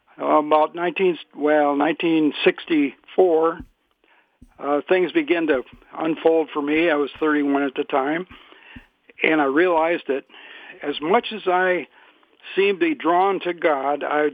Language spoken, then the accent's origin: English; St. Joseph, Missouri, United States; born there; I was born in St. Joseph, Missouri. Well, in the area, I really don't know where it was, but it was Missouri.